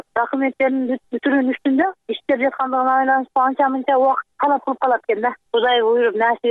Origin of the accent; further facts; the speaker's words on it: Jalal-Abad, Jalal-Abad Region, Kyrgyzstan; Мен Жалалабаддан болом